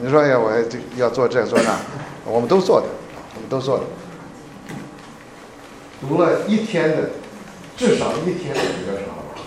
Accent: China; 如果有篱笆，像我们中国人的院子，围了个篱笆

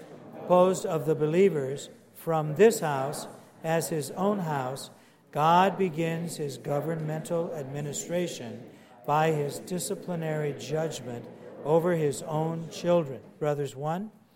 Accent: Ferguson, Missouri, United States; well, I grew up in Ferguson, Missouri. Now, he and I know what that means.

